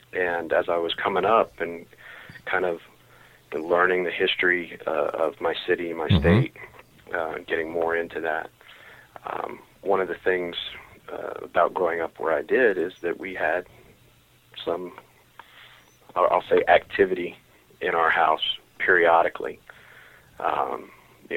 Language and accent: English; Richmond, Virginia, United States; I was born and raised in Richmond, and Virginia is an old state, and Richmond is a very old city. And I grew up in a very old neighborhood, a Victorian row house in downtown Richmond.